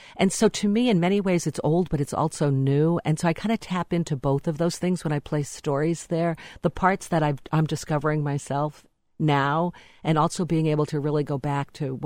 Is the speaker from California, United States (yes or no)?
no; Rhode Island, United States; Well, like many Rhode Islanders, when I left, I thought I'm never going back.